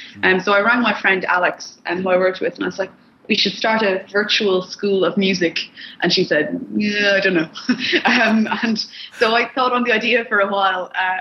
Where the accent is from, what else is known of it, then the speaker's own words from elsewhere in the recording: Leixlip, Leinster, Ireland; moved away as an adult; now in United Kingdom; I am. I'm from Leixlip. So I lived here until the age of 22.